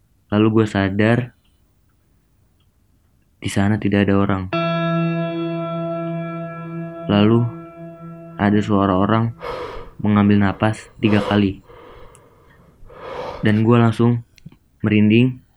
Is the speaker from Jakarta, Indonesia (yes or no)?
yes; Jakarta, Indonesia; gue dari Jakarta.